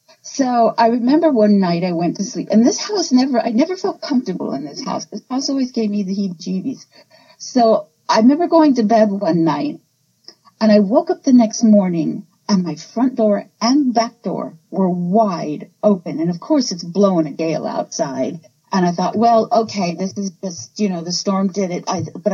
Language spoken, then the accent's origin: English; Oregon, United States; also born or lived in Florida; now in Newfoundland, Canada; I'm originally from Oregon, but I hail from Florida now. I've been living in Florida.